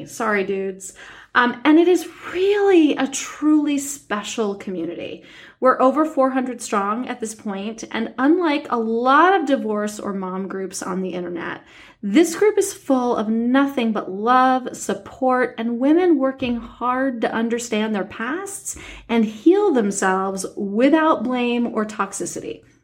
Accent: New York City, New York, United States; So many of you know that I grew up in New York City

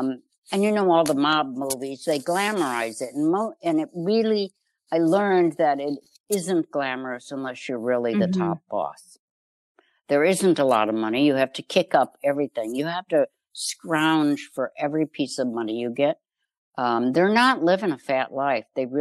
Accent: Chicago, Illinois, United States; I grew up in Chicago.

